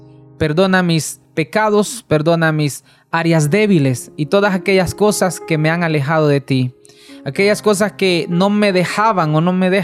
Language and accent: Spanish; Valle de Ángeles, Francisco Morazán, Honduras; Mi pueblo, Valle de Ángeles.